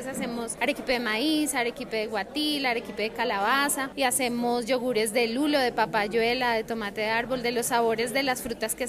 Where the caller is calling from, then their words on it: Ramiriquí, Boyacá, Colombia; venimos desde Ramiriquí, Boyacá, representando a las mujeres campesinas colombianas.